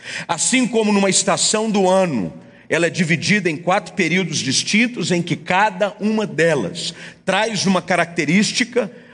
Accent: Southeast, Brazil; e eu estou dizendo aqui da região aonde eu moro e de onde eu sou proveniente, que é a região sudeste

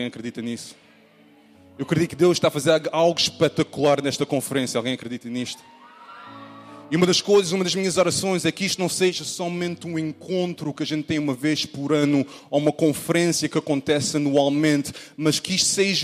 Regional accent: Portugal; also born or lived in Manchester, United Kingdom; Sou originalmente de Portugal, como conseguem ouvir pelo meu sotaque. Sou filho de missionários. Ambos os meus pais são missionários em Portugal. Meu pai angolano, minha mãe inglesa, alemã.

